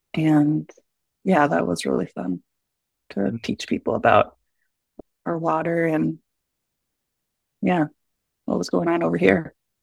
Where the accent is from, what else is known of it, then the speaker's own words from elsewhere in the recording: Michigan, United States; I grew up near the Two Hearted River and was just so in love with that. Like any river meeting Lake Superior was an experience for me my whole life.